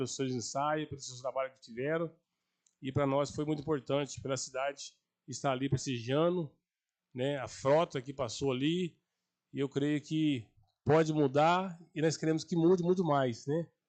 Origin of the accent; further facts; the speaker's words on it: Brazil; Somos patriotas, somos brasileiros, nós precisamos fazer nossa parte.